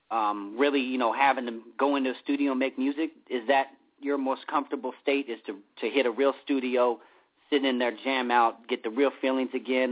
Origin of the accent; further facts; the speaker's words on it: California, United States; growing up in California, obviously big fan